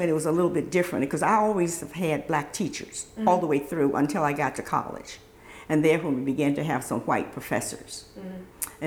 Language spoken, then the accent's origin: English; Virginia, United States; Well, I'm from a segregated area where we had our own schools, own doctors, mm-hmm. own lawyers, principals. We had everything we needed. I was raised on a farm